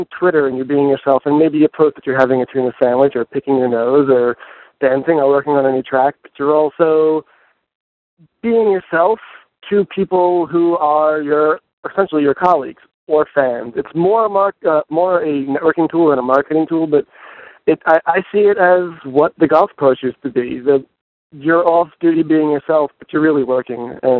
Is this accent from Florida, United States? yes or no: no; Portland, Oregon, United States; I'm from Portland, and Portland's saturated, and it's clicky